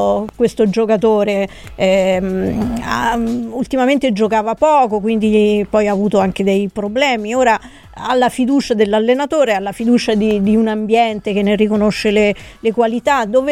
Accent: Perugia, Umbria, Italy; io sono perugina, per cui ha temuto il peggio

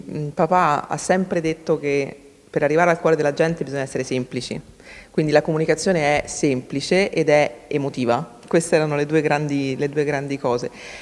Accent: Florence, Tuscany, Italy; now in Rome, Italy; io sono un 81, quindi, come dire, ho vissuto da bambina, da ragazzina a Firenze. Poi, diciamo, negli anni sono andata in altri posti, sono venuta a Roma e quant'altro.

